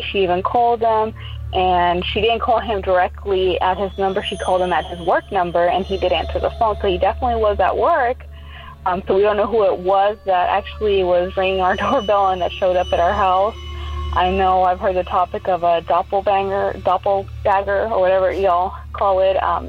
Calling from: Houston, Texas, United States; I was just calling from Houston, and I wanted to share my ghost story.

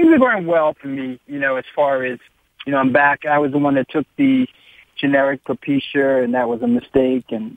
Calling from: New York, United States; Hey, Spence.

